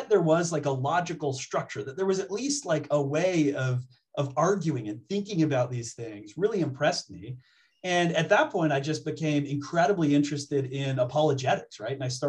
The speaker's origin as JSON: {"language": "English", "region": "Minnesota", "country": "United States", "tie": "born or raised there", "said": "So I was on the playground, and I lived in Minnesota. I'm from Minnesota, and I distinctly remember, like, very young, I was on the playground"}